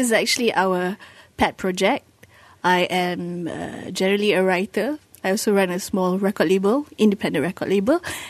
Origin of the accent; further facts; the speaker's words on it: Fraser's Hill, Pahang, Malaysia; Yes. I grew up in Fraser's Hill.